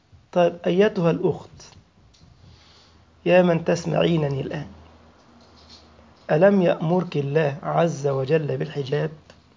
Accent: Egypt; عندما وقف على نهر النيل في بلدنا مصر

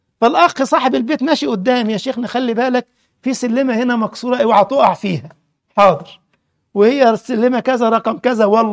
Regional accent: Egypt; now in Germany; عندنا في القاهرة في المنصورة كده في كبائن للتليفونات الأرضية

